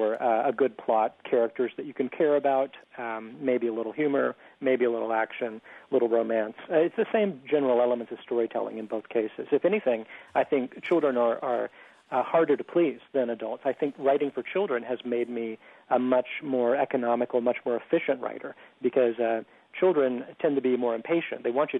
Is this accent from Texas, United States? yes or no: yes; San Antonio, Texas, United States; For years and years growing up in San Antonio, my teachers had told me to write about what I know, and I always hated that because I didn't really think I knew anything, and I didn't want to write about my hometown.